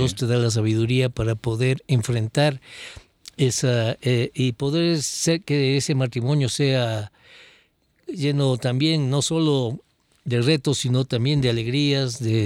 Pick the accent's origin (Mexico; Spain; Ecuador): Ecuador; Quito, Pichincha; Sí, yo soy de aquí de Quito y mis padres también y ya.